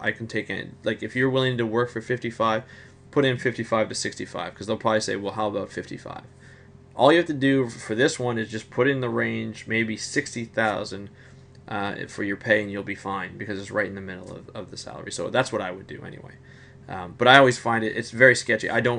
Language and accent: English; Canada; if I'm Canadian, I already have an X against me because I'm Canadian.